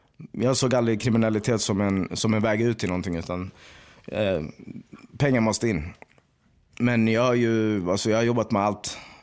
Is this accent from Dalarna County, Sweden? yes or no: no; Stockholm, Stockholm County, Sweden; Du är från Stockholm, va? Jag bara, jo, varför då?